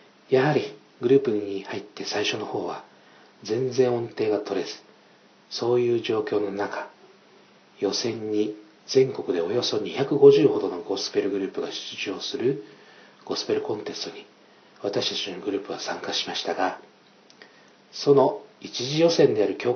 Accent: Okinawa, Japan; moved away as an adult; それから私は高校を卒業後、出身地の沖縄を離れ東京に出ることになりました。そして東京でイエス様を信じ救われ、東京安定教会に通うことになりました。

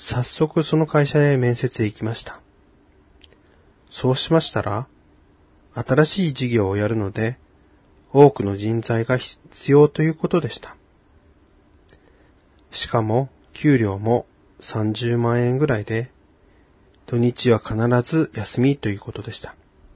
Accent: Iwate, Japan; moved away as an adult; now in Tokyo, Japan; 実家のある岩手から上京しようと思い、東京での仕事を見つけることになりました。

